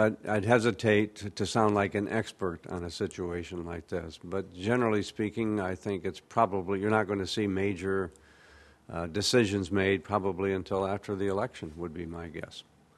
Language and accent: English; Iowa, United States; I'm from Iowa. We're shy in Iowa.